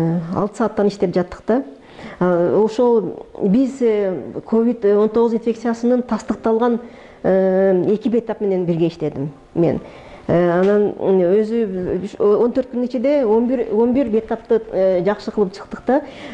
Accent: Batken, Batken Region, Kyrgyzstan; born or raised there

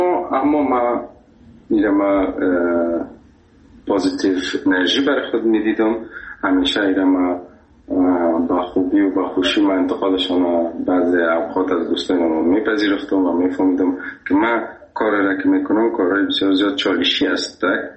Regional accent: Afghanistan; گفتم از افغانستان.

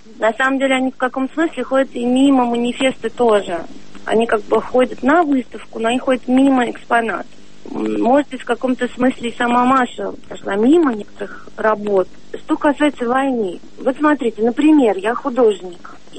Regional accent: Russia; я художник из России, просьба меня воспринимать как художника из России.

